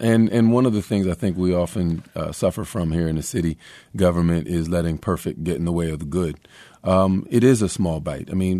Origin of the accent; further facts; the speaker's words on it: Philadelphia, Pennsylvania, United States; We just called it growing up in Philly.